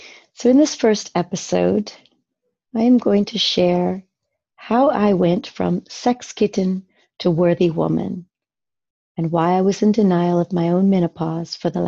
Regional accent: Midwest, United States; now in Amsterdam, Netherlands; I spent the first quarter of my lifetime in the States, growing up in Midwestern suburbia. And I've spent the second quarter of my life in Amsterdam, the Netherlands.

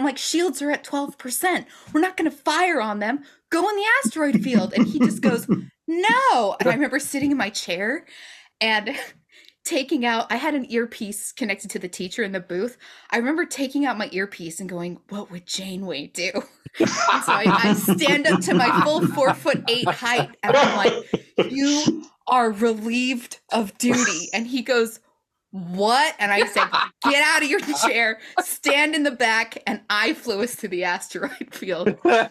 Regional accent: Utah, United States; And also, I grew up in Utah

